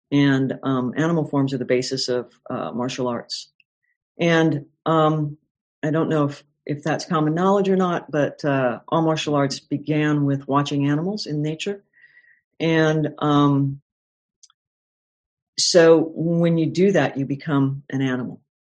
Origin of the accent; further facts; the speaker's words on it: Colorado, United States; I was born in Colorado, and we lived in Colorado for a long time, and I just really wanted to get back to Colorado.